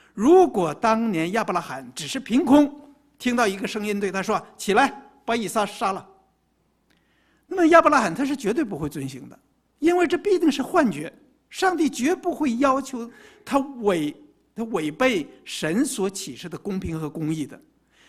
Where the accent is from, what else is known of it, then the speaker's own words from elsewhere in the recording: China; 就很像我们中国人的光宗耀祖、光耀门庭的这种观念哈